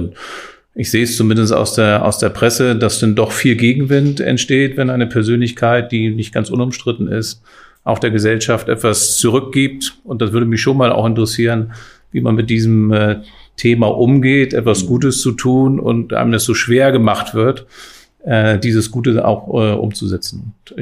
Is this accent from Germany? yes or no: yes; Hamburg, Germany; meine Heimatstadt Hamburg